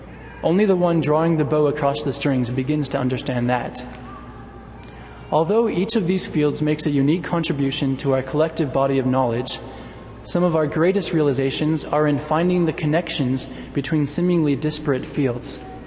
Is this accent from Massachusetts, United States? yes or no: no; La Cañada, California, United States; now in Provo, United States; I grew up in La Cañada, California, convinced that there was only one season.